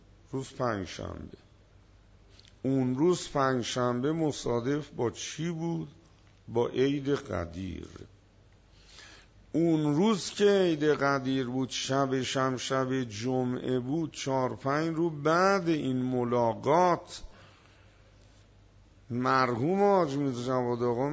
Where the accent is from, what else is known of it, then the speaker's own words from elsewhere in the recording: Hamadan, Iran; من طلبم اهل همدانم،